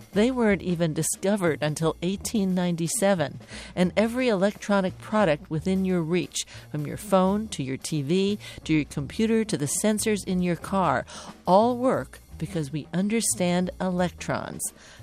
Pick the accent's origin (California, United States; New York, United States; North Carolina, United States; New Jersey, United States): California, United States; San Francisco; And here we are at BIO 2016 in my hometown, San Francisco.